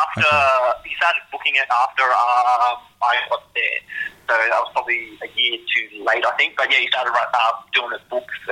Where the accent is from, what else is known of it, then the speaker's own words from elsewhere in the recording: Wollongong, New South Wales, Australia; That was in my hometown in Wollongong, so that was really good.